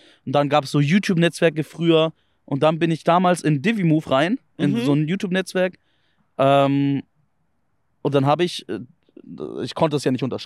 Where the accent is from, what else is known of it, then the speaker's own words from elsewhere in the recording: Bavaria, Germany; weil ich habe ja Hochdeutsch geredet. Ich komme ja aus Bayern.